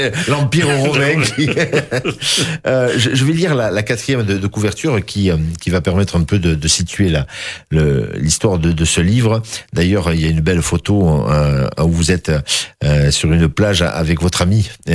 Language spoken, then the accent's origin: French; France; Je suis français, catholique, mais basque.